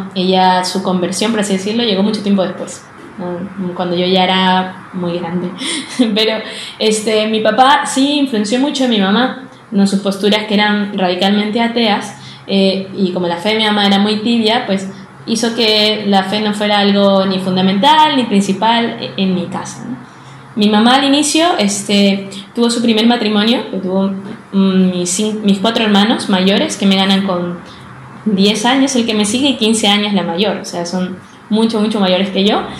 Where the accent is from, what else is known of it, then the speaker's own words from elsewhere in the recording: Guayaquil, Guayas, Ecuador; tengo 27 años y soy de Guayaquil, Ecuador.